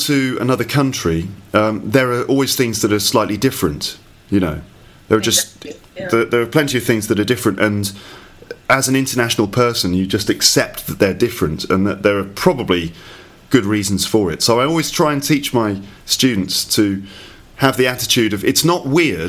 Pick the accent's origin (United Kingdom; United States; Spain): United Kingdom; England; maybe that's just because I'm English